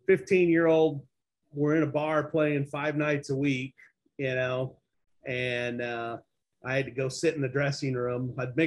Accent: Nebraska, United States; In a little town just north of Omaha, Nebraska. Farm boy, was raised on a farm, pigs and cows and horses

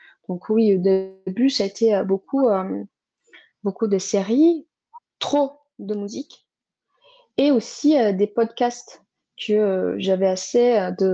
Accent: São Paulo, Brazil; French is a second language; now in France; Je suis brésilienne, je suis de São Paulo. Au Brésil, j'étais au Brésil, maintenant ça fait un an et 8-9 mois, entre 8 et 9 mois que je suis en France.

